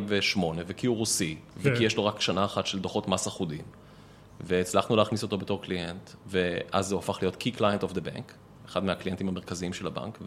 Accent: Holon, Tel Aviv District, Israel; גדלתי בחולון.

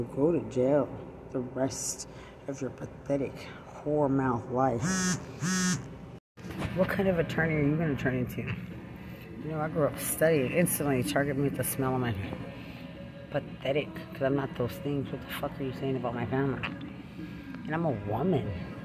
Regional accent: Lubbock, Texas, United States; I'm from Lubbock. We're not children.

